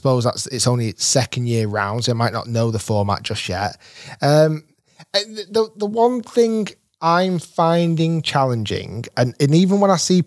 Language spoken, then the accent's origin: English; Manchester, North West England, United Kingdom; I'm English. I'm supporting England. Again, Manchester United. I was born in Manchester.